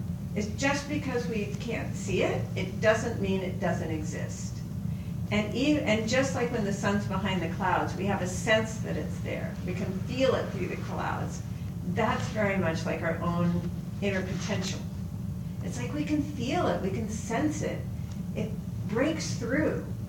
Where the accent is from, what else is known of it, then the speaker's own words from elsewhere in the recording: Oregon, United States; I grew up in Oregon, so I'm one of those really weird people.